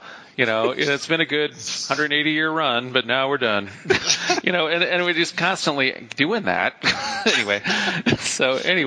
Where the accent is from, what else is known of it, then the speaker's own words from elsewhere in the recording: Minnesota, United States; also born or lived in Chicago; You know, but I grew up in Minnesota, so I'm aware of it, even though I'm not from there either. So anyway, so I am like from Chicago, where I was born.